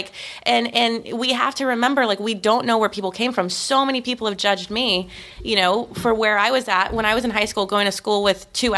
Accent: Austin, Texas, United States; now in Los Angeles, United States; I'm from Austin, Texas. This is where I consider myself. It's the only place I lived more than a year before L.A.

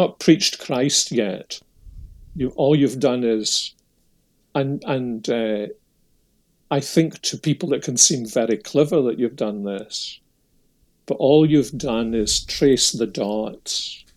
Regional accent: Scotland, United Kingdom; when I was a youngster growing up in Protestant Scotland

